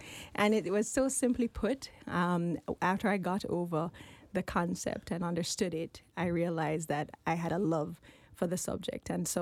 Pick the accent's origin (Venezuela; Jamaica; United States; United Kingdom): Jamaica; So I grew up on an island where we have a set of folks who are extremely ambitious. And if you want to talk about a stereotypical Jamaican, you can say that we all had 10 jobs.